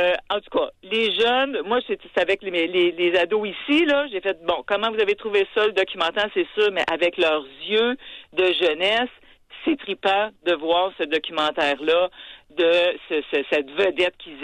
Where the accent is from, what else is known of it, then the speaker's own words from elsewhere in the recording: Quebec, Canada; et chez nous au Québec.